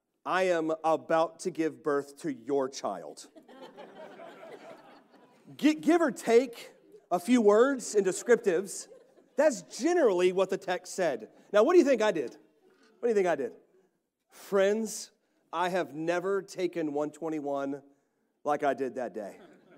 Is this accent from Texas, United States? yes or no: yes; Texas, United States; I'm a Texan, so I've got things in my glove box.